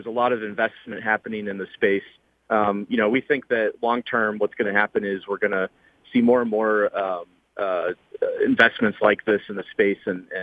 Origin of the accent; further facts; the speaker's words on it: Detroit, Michigan, United States; also born or lived in North Hills, Pennsylvania; So I grew up in the Detroit area, and we moved around a lot when I was younger, but actually ended up in the North Hills area where I finished high school.